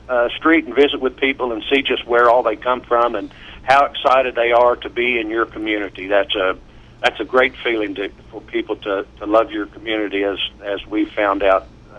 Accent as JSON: {"language": "English", "town": "Pawhuska", "region": "Oklahoma", "country": "United States", "said": "And I'm from Pawhuska, and I want to visit about the Uncorked."}